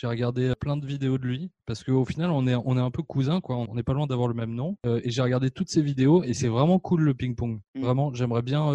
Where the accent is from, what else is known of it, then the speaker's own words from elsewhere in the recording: France; Je suis français de France et j'habite en France aussi.